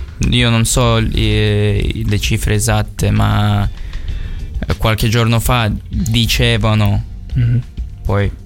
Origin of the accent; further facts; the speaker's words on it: Ukraine; Italian is a second language; dicevo che sono ucraino, loro pensavano che sono russo.